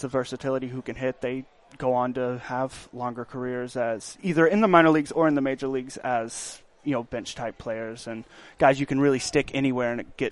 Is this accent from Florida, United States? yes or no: no; Lawrenceville, Georgia, United States; I'm from Lawrenceville, so I'm maybe 10 minutes from Gwinnett Stadium.